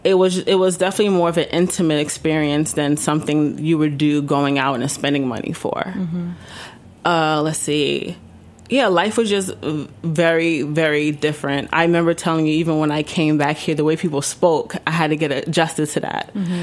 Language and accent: English; Ghana; now in United States; So for me, as a Ghanaian American, as somebody who has immigrated from Ghana recently